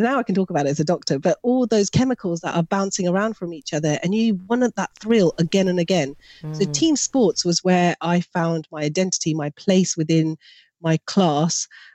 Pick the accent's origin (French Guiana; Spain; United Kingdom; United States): United Kingdom; for in my Asian heritage as a Pakistani British, there's a huge gender inequality firsthand.